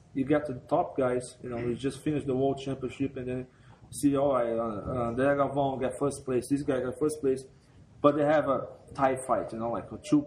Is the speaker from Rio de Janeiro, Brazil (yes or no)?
yes; Rio de Janeiro, Brazil; So, you know, we're from Rio de Janeiro, Barra da Tijuca. So we're very close to the beach.